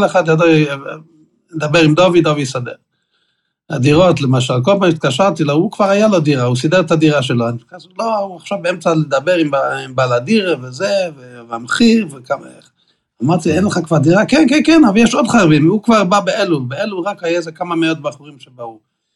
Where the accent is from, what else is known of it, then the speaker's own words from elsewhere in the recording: Canada; אנחנו באים מקנדה, כן?